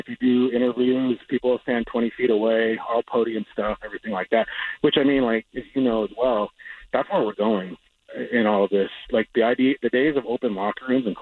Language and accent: English; Montana, United States; My home state of Montana will not have professional baseball.